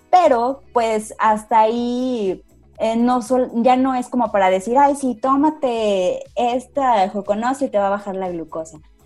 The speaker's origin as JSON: {"language": "Spanish", "region": "San Luis Potosí", "country": "Mexico", "said": "más típica de las regiones aquí de San Luis Potosí, de donde yo soy"}